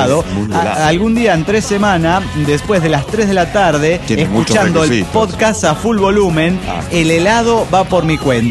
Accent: Mérida, Yucatán, Mexico; de Mérida, Yucatán.

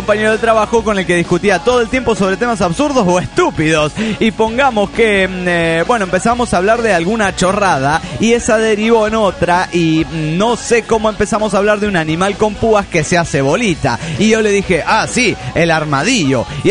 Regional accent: Bella Unión, Artigas, Uruguay; de Bella Unión, República Oriental del Uruguay.

